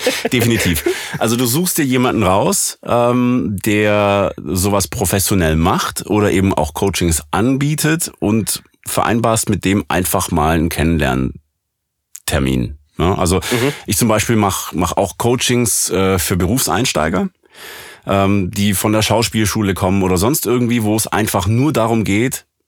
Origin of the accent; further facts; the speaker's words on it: Baden-Württemberg, Germany; accent: Swabian; Ich komme aus dem Schwabeländle. Und das dauert schon eine Weile, bis man das los hat.